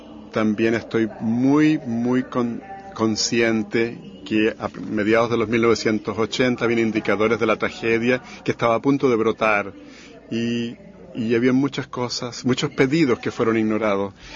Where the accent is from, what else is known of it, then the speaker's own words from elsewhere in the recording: Canada; tenemos orgullo como canadiense